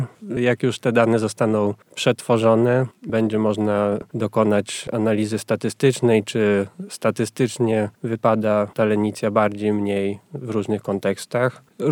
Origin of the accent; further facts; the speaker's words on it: Olsztyn, Warmian-Masurian Voivodeship, Poland; Jestem z Olsztyna, więc to też jest pewien naturalny kierunek.